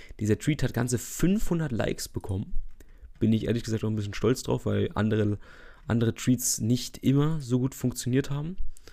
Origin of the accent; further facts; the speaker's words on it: Fürth, Bavaria, Germany; hier, wo ich herkomme, aus Fürth.